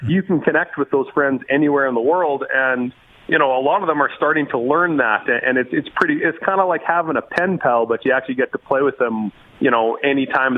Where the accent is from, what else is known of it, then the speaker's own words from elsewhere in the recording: Saskatchewan, Canada; Yeah, we grew up in Saskatchewan.